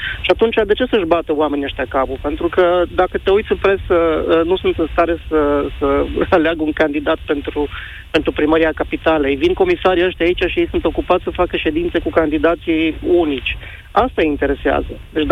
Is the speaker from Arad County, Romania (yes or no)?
yes; Arad, Arad County, Romania; Eu sunt din Arad, sunt vecin cu el.